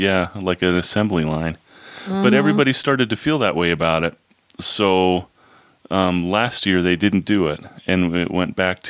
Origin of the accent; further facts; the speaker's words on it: Idaho, United States; I grew up here in Idaho, and you know, today it's different for the kids.